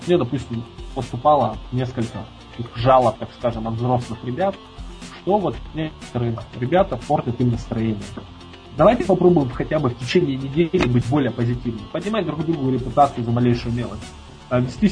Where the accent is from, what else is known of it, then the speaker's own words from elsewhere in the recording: Pervouralsk, Sverdlovsk Oblast, Russia; И вот мы живем в этой агломерации Екатеринбурга. Вот. Я из Первоуральска, это в 30 километрах от Екатеринбурга.